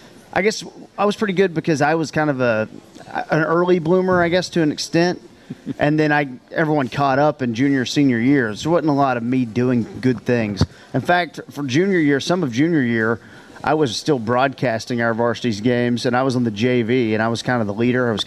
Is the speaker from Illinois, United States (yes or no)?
no; Wichita Falls, Texas, United States; So Holiday was our rival growing up near Wichita Falls.